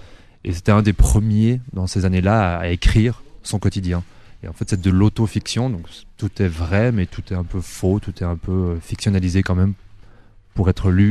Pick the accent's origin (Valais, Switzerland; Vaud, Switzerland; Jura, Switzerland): Valais, Switzerland; Martigny; Je suis valaisan, je suis même de Martigny.